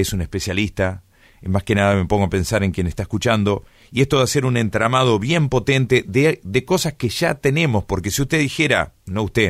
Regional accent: Gualeguaychú, Entre Ríos, Argentina; nosotros como nacidos y criados en Gualeguaychú, nosotros aquí en Gualeguaychú tenemos el primer cuerpo de bomberos de la provincia de Entre Ríos.

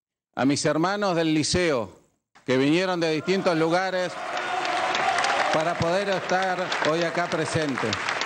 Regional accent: Neuquén, Argentina; También quiero decirles que valió la pena volver al norte neuquino, a mi tierra.

